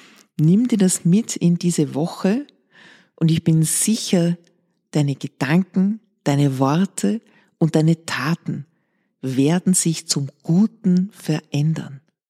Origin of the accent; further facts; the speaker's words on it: Ottakring, Vienna, Austria; Ich komme ja selbst aus Otterkring, also ich weiß über die Wiener Seele gut Bescheid.